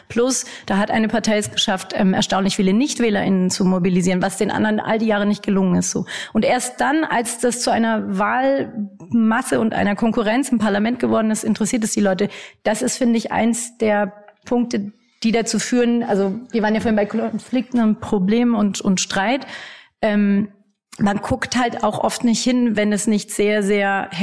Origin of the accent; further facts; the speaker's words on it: Bavaria, Germany; Also ich tu mir als Bayerin, die ich auch bin, ziemlich schwer damit, wenn wir über Ostdeutschland reden.